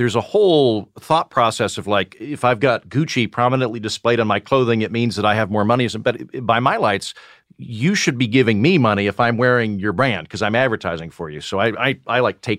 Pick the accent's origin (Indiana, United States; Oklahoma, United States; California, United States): Oklahoma, United States; I'm from Oklahoma. Yes. Yeah. Everybody I know from Oklahoma has that.